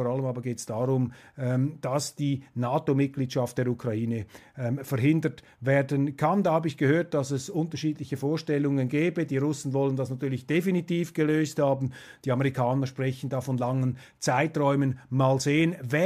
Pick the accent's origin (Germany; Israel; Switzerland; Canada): Switzerland; Ich bin ein Gegner seiner Zollpolitik, als Schweizer sowieso.